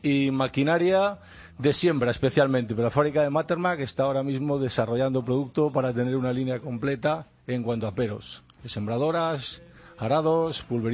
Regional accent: Montamarta, Castile and León, Spain; also born or lived in Valladolid; Pues nacido en Valladolid, pero yo muy a orgullo mi pueblo Montamarta, en Zamora.

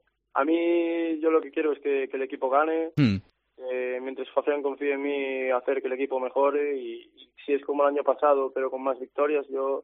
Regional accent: Santiago de Compostela, Galicia, Spain; como yo, que soy de aquí, de Santiago, parte de Capital

